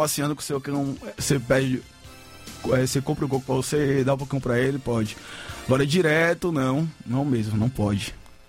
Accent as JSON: {"language": "Portuguese", "town": "Ilhéus", "region": "Bahia", "country": "Brazil", "tie": "born or raised there", "said": "não aqui em Salvador, mas na outra cidade, né, que eu sou natural de Ilhéus"}